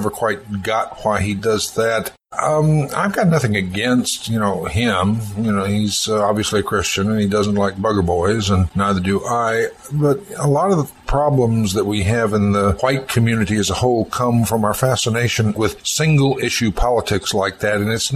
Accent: the South, United States; And of course, back when I was growing up in the South, they pretty much had that in those days.

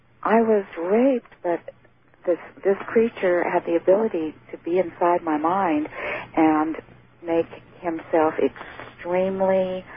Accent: West Coast, United States; And see, I didn't grow up in this area. I have ties back there, but I grew up on the West Coast.

